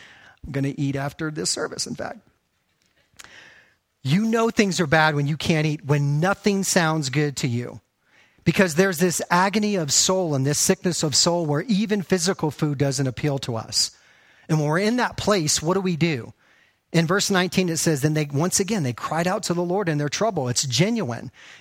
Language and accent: English; Texas, United States; Now, I grew up in Texas. Any Texans, any fellow Texans here?